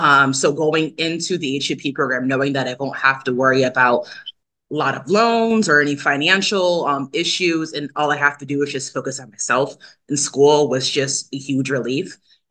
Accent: Cicero, New York, United States; I'm from the area, so I grew up in Cicero, New York

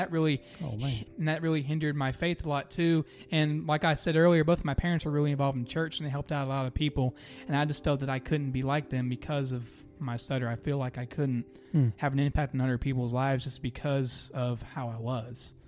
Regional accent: Charlotte, North Carolina, United States; born there; I was born on January 21st, 2002 in Charlotte, North Carolina.

